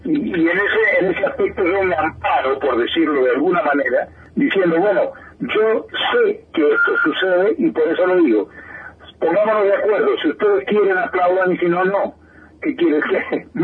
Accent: Tucumán, Argentina; esta vez en mi país de origen, en la ciudad de Tucumán

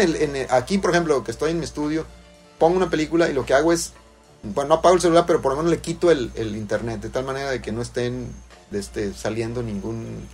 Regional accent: Culiacán, Sinaloa, Mexico; No, soy de Culiacán.

